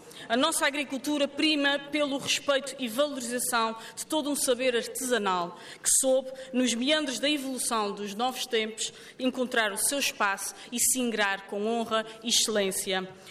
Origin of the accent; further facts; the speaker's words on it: Azores, Portugal; daquilo que nos define enquanto açorianos.